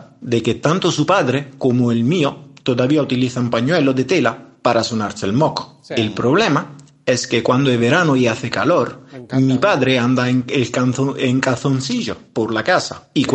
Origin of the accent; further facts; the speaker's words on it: Italy; Spanish is a second language; now in England, United Kingdom; soy italiano y vivo en Inglaterra con mi prometida